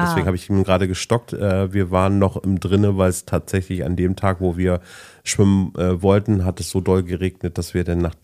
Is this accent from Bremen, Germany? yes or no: yes; Bremen, Germany; Ich bin ja auch in Findorf groß geworden.